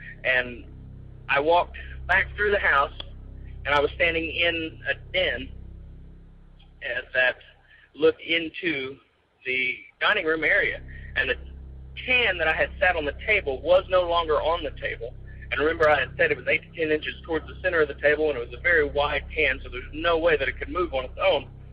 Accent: Oklahoma, United States; I'm from Oklahoma. I'm 26 years old.

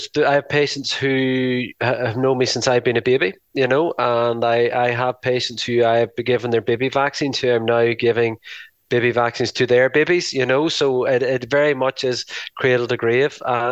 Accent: Bellaghy, Northern Ireland, United Kingdom; Ballaghy, which is the town where I grew up in as a child. So I'm the GP of the last 25 years or so in my hometown

